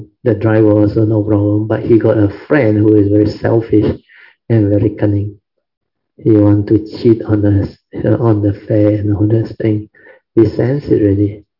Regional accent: Malaysia; explained to them we are from Malaysia.

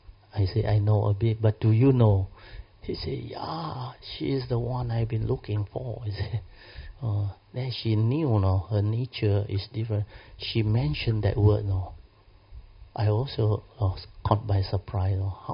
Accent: Malaysia; We came from Malaysia. We are Malaysian.

